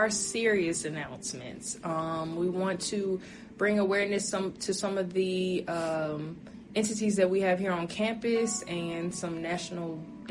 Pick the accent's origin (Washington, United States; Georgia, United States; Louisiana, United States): Louisiana, United States; as you know, I'm from Louisiana, and that was too short of a break for me to drive all the way back to Louisiana